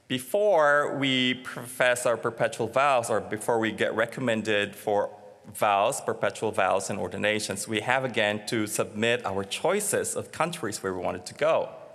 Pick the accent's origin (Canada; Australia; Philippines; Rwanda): Philippines; moved away as an adult; now in United States; Originally, I come from the Philippines. I came to the United States almost 10 years ago to start my formation to the priesthood.